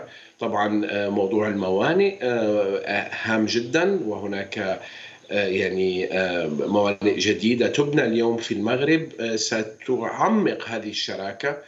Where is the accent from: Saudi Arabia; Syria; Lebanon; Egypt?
Syria; moved away; أنا السوري الأصل، ويعني نشأت في سوريا، لم أرى ذلك عندما كنت في سوريا